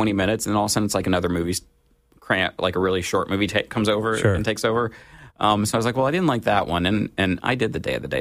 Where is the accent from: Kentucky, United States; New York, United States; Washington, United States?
Kentucky, United States; And again, I grew up like in Eastern Kentucky, so he kind of gets that kind of, you know